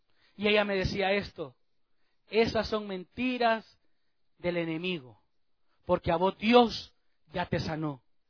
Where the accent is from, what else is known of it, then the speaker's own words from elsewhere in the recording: El Salvador; no había pues la tecnología que hay ahora en mi país, en El Salvador.